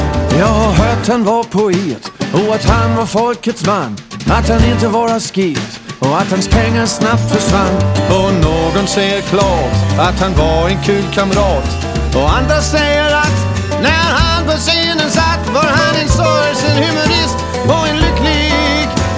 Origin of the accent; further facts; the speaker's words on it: Denmark; för jag är dansk